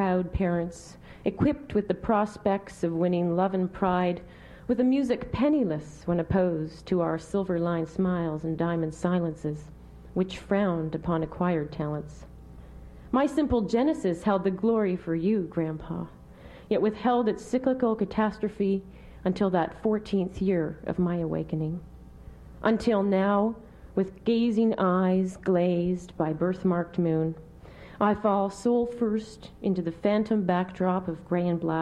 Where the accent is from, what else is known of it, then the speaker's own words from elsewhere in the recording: Scotland, United Kingdom; grandfather had died in Scotland. That's where I'm from, if you didn't figure out it from the last poem. I was born in Scotland.